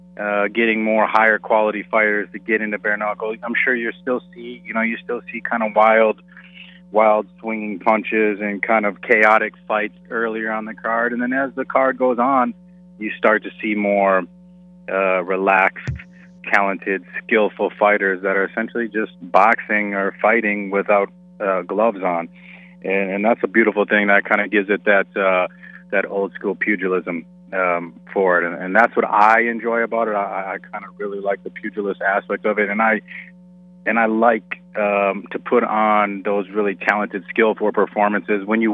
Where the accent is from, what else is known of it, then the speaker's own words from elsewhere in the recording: Minnesota, United States; now in Fort Worth, United States; actually back in Minnesota right now. I'm the GM of Ritz Cabaret Minneapolis, Minnesota, kind of back in my home state.